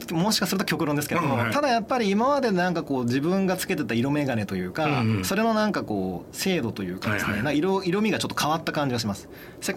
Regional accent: Shikoku, Japan; はい、全部行きました、まあ、一応四国出身なんで。

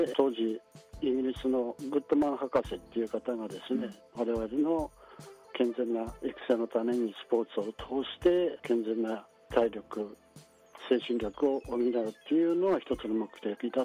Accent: Tokyo, Japan; 私東京なんですけど

